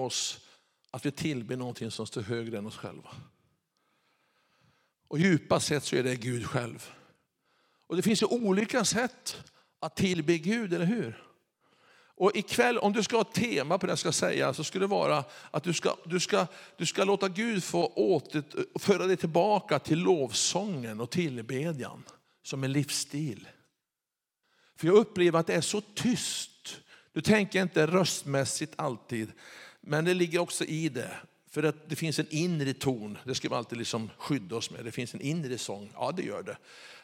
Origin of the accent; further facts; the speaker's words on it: Kramfors, Västernorrland County, Sweden; vi är uppvuxna tillsammans uppe i Ångermanland i Kramfors.